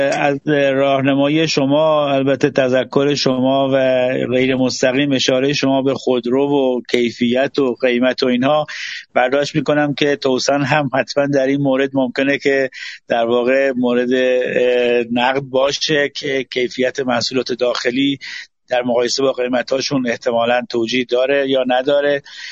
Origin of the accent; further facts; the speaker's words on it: Iran; برای هممون به عنوان یک ایرانی دلچسب و هممون هست